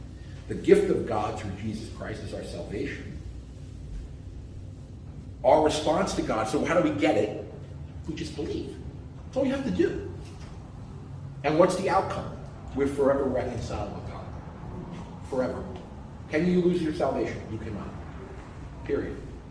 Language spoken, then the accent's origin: English; Brooklyn, New York, United States; I'm a guy from Brooklyn.